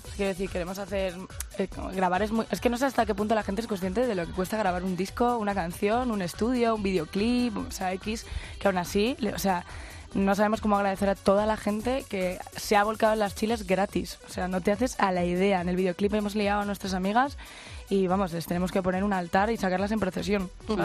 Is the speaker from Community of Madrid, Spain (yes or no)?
yes; Community of Madrid, Spain; hablo de los madrileños porque yo soy madrileña